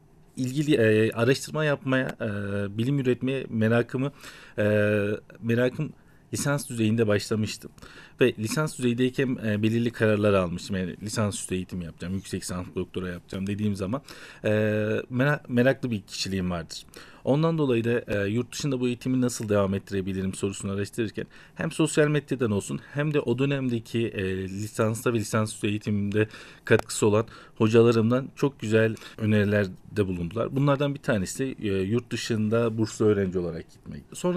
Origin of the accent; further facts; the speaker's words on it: Avanos, Nevşehir, Turkey; Nevşehir Avanos doğumluyum. 1986 yılında doğdum.